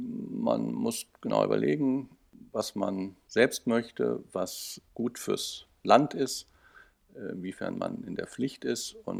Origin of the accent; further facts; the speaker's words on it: Detmold, North Rhine-Westphalia, Germany; auch heute noch gerne nach Detmold und gerate auch schnell ins Schwärmen, wenn ich gefragt werde, wo ich herkomme.